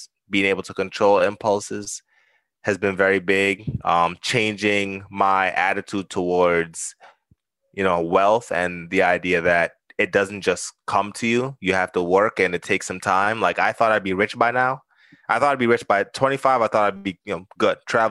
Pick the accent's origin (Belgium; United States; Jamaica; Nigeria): Jamaica; Saint Mary; also born or lived in Kingston; So I was born in Jamaica. I was born in Kingston, Jamaica. My family lived in St. Mary, which is essentially in the mountains. Beautiful, you know, low income. It's a lot of small houses, just kind of niched up there.